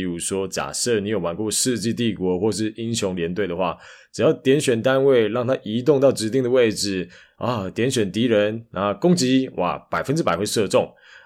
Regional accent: Taiwan; 毕竟我们台湾人的命是命，但中国人的命也是一条命。

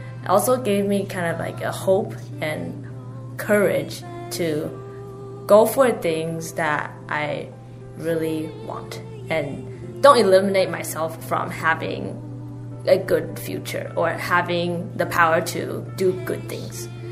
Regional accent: California, United States; I am from California, USA.

